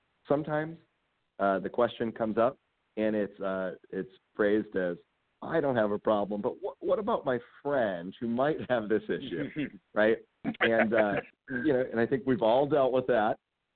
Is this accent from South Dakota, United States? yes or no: yes; South Dakota, United States; growing up in South Dakota to living and representing Southwest Michigan in the state legislature